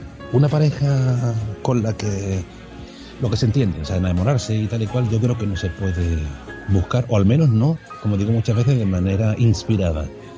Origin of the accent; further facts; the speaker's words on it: Cádiz, Andalusia, Spain; Pero los que somos de Cádiz sabemos, siempre dicen, ¡wow, Cádiz en el sur, ahí tiene que estar calentito ahora!